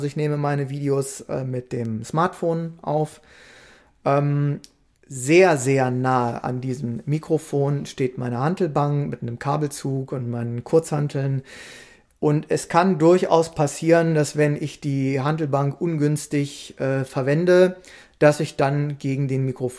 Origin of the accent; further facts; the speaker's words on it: Braunschweig, Lower Saxony, Germany; Der ging bei uns in Braunschweig immer überall ein und aus in den Kindergärten und auch im Kinderhort später.